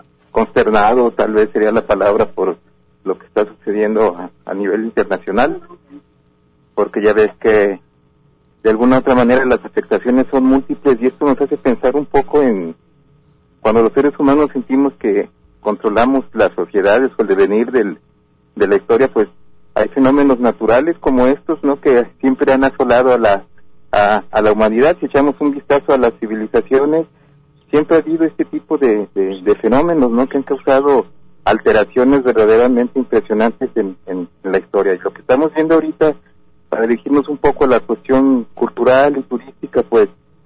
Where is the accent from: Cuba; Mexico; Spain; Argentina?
Mexico; Nosotros como mexicanos hemos enfrentado situaciones muy difíciles